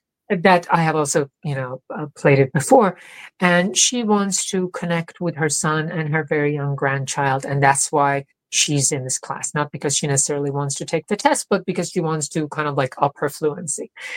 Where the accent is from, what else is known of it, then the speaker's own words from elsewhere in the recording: New York, United States; I'm like, I'm a New Yorker.